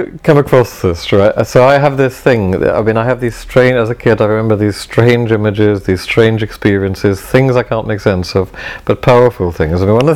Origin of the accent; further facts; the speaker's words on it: Wales, United Kingdom; English is a second language; I'm Welsh or because it represented Welshness. I have a really ambivalent relationship to Welshness because Welsh is not my first language. My family, my father's family are very Welsh and they were all horrible.